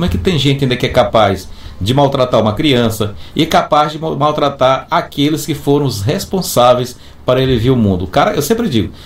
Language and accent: Portuguese; Bequimão, Maranhão, Brazil; lá na cidade de Pinheiro, que inclusive é na minha região, eu sou de Bequimão, a regional fica em Pinheiro, que é conhecida como a Princesa da Baixada.